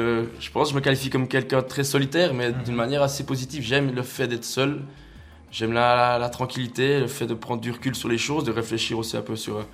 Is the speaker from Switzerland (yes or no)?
yes; Moutier, Bern, Switzerland; je suis né ici à Moutier. J'ai toujours vécu dans cette maison. Là, je dirais, prévôtois pure souche, mais à part le nom de famille qui vient plutôt du canton de Soleure. J'ai toujours vécu ici.